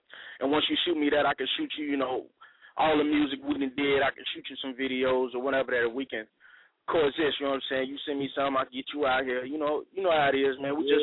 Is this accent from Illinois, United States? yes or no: yes; Chicago, Illinois, United States; I'm from Chicago.